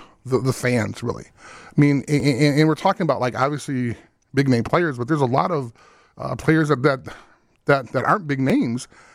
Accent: Chicago, Illinois, United States; So not only do I have a chance to play for my hometown team, I have a chance to play football with my idol. And then I went to the same high school as Dick Butkus.

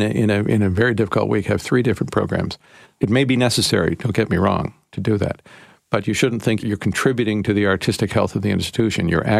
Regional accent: Toronto, Ontario, Canada; also born or lived in United States; Because I spent most of my career in the United States of America. I grew up in Toronto. I grew up with this orchestra.

